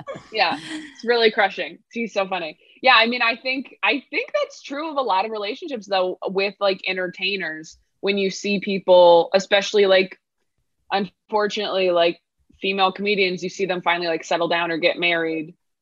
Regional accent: California, United States; born or raised there; also born or lived in Riverside County

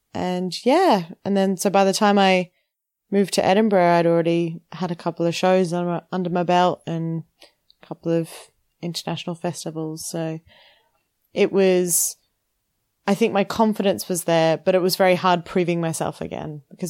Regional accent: Australia; Well, I had to fly here because I'm from Australia.

